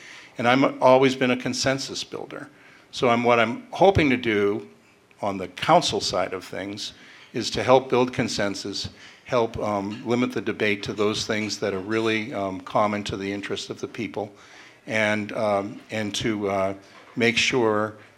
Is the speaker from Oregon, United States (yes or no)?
no; Portland, Maine, United States; born there; I was born in Portland, Maine.